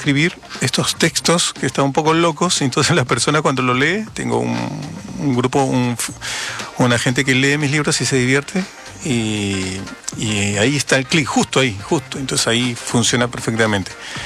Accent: Niebla, Los Ríos, Chile; Yo soy de la costa, yo soy de Niebla

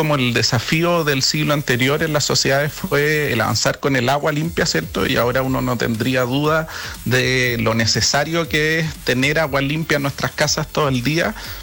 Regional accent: Temuco, Araucanía, Chile; yo soy de Temuco y pega fuerte en el sur, ¿cierto?

